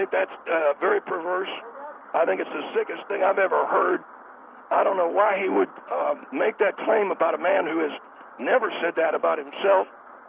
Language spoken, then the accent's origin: English; Lancaster, California, United States; I want to ask, I'm from Lancaster, California.